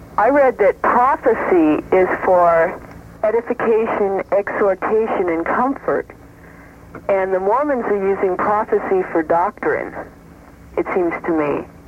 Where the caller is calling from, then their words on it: Los Angeles, California, United States; I'm from Los Angeles.